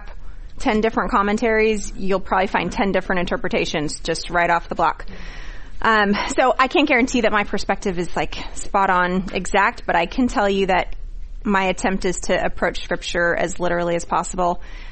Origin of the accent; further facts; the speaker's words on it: Portland, Oregon, United States; I grew up in Portland, Oregon with my mom, my older sister. So definitely like an all-female household. And I was raised in Portland, Oregon